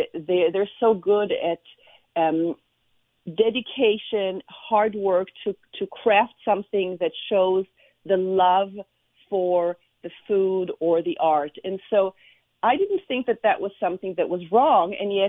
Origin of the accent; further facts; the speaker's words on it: Israel; I was born and raised in Israel to an Israeli father, a Swedish mother, a Jewish father, a Christian Protestant mother